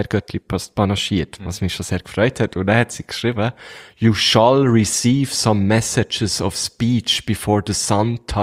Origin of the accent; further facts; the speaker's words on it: Switzerland; weil ich, als richtiger Schweizer.